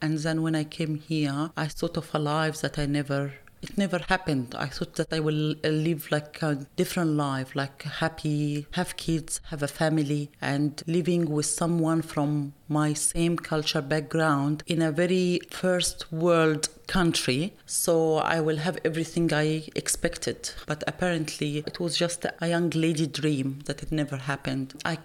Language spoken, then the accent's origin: English; Egypt; moved away as an adult; now in Australia; I'm 43 years old. I come from Egypt in 2001 on a spousal visa.